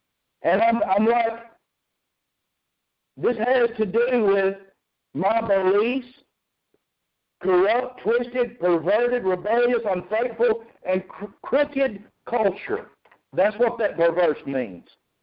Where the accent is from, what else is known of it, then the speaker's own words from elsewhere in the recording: Alabama, United States; Now, I'm from Alabama.